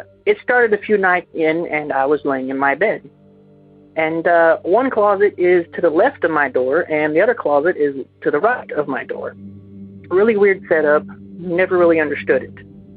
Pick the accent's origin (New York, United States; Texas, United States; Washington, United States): Texas, United States; now in Louisiana, United States; I'm from Texas. Was from Texas, but now I'm in Louisiana.